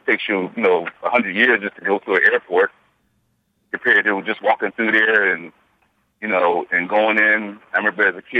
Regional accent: Philadelphia, Pennsylvania, United States; I remember as a child growing up in Philadelphia, going to the Liberty Bell

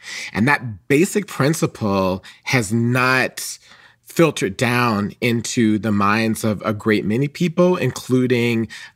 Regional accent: Atlanta, Georgia, United States; So for me, I was a trans person growing up in Atlanta in the 1980s, and my mom got Essence magazine.

